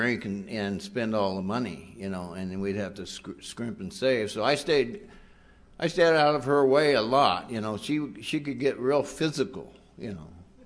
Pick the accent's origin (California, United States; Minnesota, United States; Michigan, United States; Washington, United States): California, United States; Bakersfield; also born or lived in Missouri; I grew up in Bakersfield, California. I wasn't born there, and I always make sure I point that out.